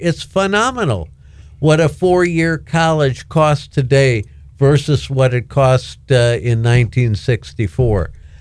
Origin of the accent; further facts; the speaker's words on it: Milwaukee, Wisconsin, United States; moved away as an adult; now in Florida, United States; I was born and raised in Milwaukee. And I have been a Florida resident for a little more than 6 years now. Retired from Milwaukee.